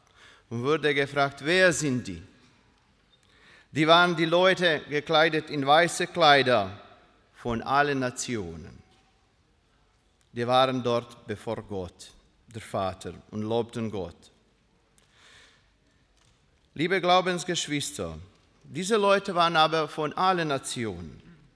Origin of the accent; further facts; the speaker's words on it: Dalmatia, Croatia; German is a second language; nach Dalmatien, nach meinem Heimatland. Dalmatien ist ja in Kroatien